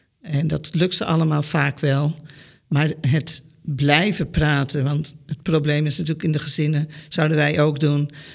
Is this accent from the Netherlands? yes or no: yes; Netherlands; Want daar kunnen wij als Nederlander ook nog heel veel van leren.